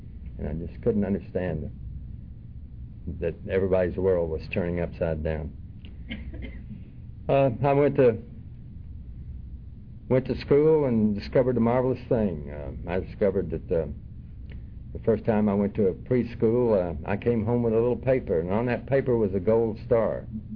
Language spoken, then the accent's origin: English; Dallas, Texas, United States; I was born in Dallas, Texas. Actually, a part of Dallas called Highland Park. And for any of you that are familiar with Dallas, that would immediately define me as a snot and a snob, because Highland Park is the area of Dallas.